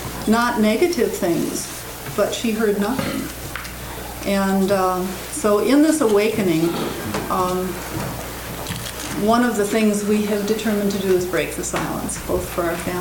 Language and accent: English; South Dakota, United States; in my other life, I am a writer, especially about place, growing up in South Dakota.